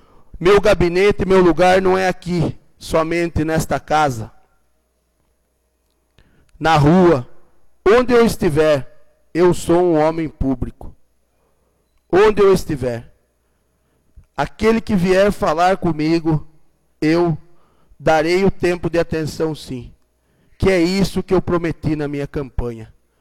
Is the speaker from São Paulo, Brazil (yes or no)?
yes; Piedade, São Paulo, Brazil; o município onde eu nasci, onde crescem as minhas filhas, onde vivo e onde eu pretendo viver o resto da minha vida.